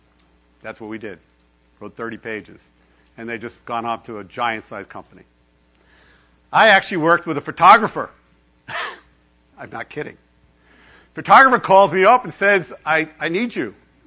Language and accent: English; New York, United States; now in Arizona, United States; And you know, I'm from New York originally. I live in Arizona.